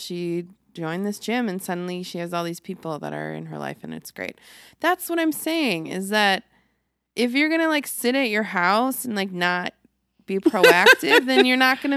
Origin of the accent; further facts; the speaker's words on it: Milwaukee, Wisconsin, United States; I didn't grow up here, but I grew up in Milwaukee, which is kind of, it's not really that similar, to be honest with you, other than they're both in the north area.